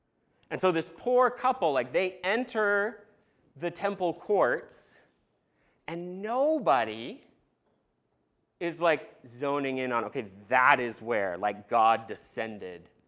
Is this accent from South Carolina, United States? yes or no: no; Eugene, Oregon, United States; one day at North Kensey Christian Church, where I grew up in Eugene, Oregon, I stood on a stage in a suit next to a pastor